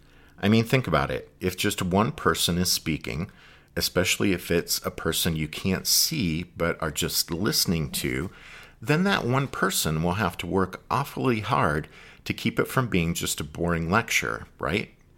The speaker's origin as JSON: {"language": "English", "region": "Pennsylvania", "country": "United States", "said": "but I'm from Pennsylvania and she's from Arkansas, so you have the whole north-south thing going on."}